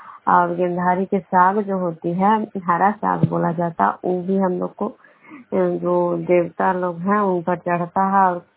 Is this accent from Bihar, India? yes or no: yes; Khujra, Bihar, India; मैं विष्णुपुर ग्राम खुजरा पंचायत नालंदा जिला नवनसा प्रखंड की निवासी हूँ।